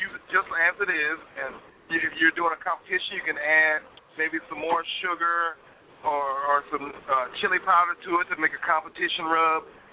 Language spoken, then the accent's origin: English; Long Beach, California, United States; it's in my hometown, so I almost have to go. It's right over at the Queen Mary here in Long Beach.